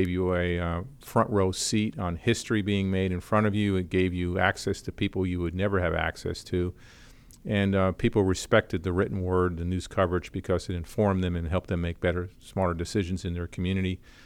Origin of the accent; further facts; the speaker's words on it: Yorktown Heights, New York, United States; I'm from the Westchester County, New York area, suburb of New York.